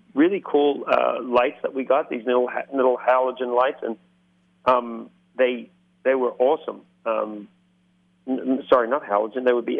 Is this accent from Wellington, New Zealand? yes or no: no; Christchurch, Canterbury, New Zealand; We went back to my hometown where Harry Watson, the New Zealand writer, was from. We went back to the Isaac Theatre Royal, where, you know, we had a terrible earthquake in Christchurch a few years ago.